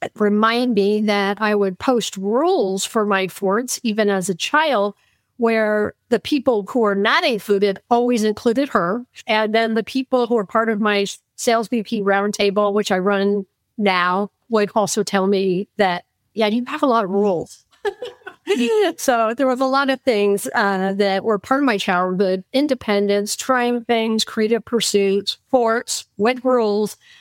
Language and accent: English; Menlo Park, California, United States; I grew up in Menlo Park, California.